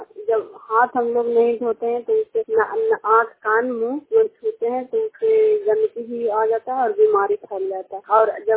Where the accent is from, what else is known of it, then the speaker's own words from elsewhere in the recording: Chandi, India; चंडी दी की रहने वाली हूँ